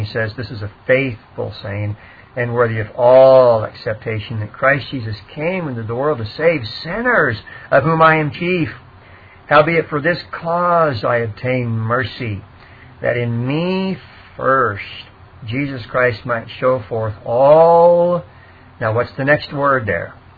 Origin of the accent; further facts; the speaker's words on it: San Antonio, Texas, United States; you guys know I'm from Texas, from San Antonio